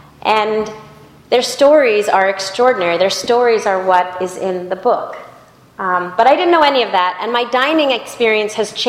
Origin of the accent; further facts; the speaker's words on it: Los Angeles, California, United States; I come from California. I grew up in L.A. where in L.A. they actually put letter grades in restaurant windows about health and safety issues.